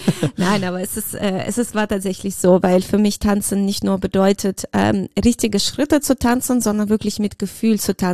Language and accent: German; Russia; accent: Russian; Mit meinem russischen Akzent.